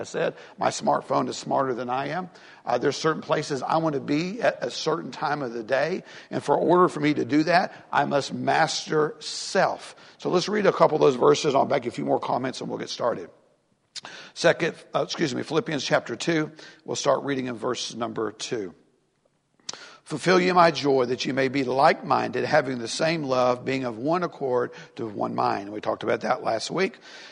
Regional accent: the South, United States; I was raised in the South, and so I'm not saying no one else is raised this way.

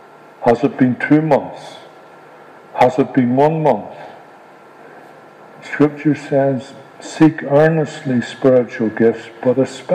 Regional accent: Ireland; I come from Ireland.

